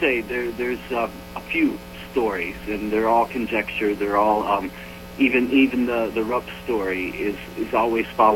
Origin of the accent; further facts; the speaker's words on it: Harrodsburg, Kentucky, United States; Yeah, well, I'm from Kentucky. I grew up near the place, Bergen in Harrodsburg.